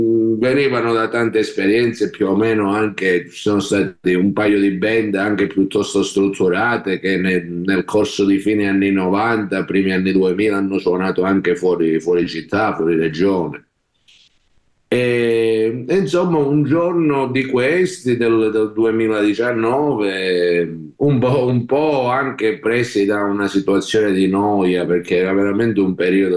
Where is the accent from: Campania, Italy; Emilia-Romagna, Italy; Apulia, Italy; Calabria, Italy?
Calabria, Italy; Cosenza; sono di Cosenza, calabrese.